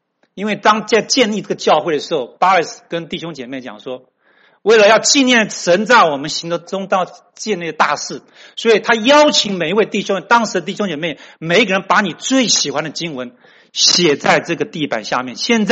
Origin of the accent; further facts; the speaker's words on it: Taiwan; 我从台湾来的